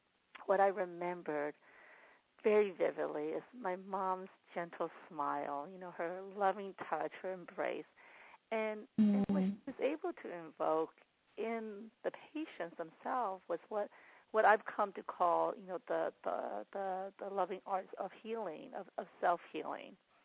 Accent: Myanmar; now in United States; and I wasn't born here in the States. I grew up in Burma, or Myanmar, as it's called now.

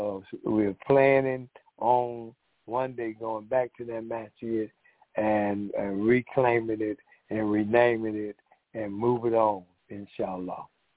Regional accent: Decatur, Georgia, United States; I am from Decatur, Georgia, and I am one of the co-host workers.

